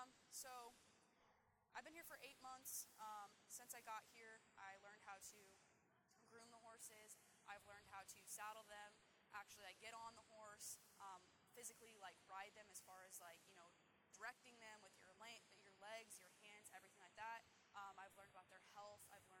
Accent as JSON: {"language": "English", "region": "Colorado", "country": "United States", "tie": "born or raised there", "moved": "as an adult", "lives_now": "California, United States", "said": "So I'm originally from Colorado. I lived there for 18 years, and then I moved to California. So I've been living there for a few years now."}